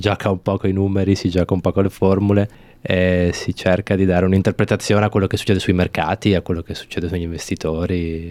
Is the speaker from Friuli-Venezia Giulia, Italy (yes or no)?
no; Bologna, Emilia-Romagna, Italy; moved away as an adult; now in Australia; Allora, io sono di Bologna, ho 29 anni, quasi 30 ormai.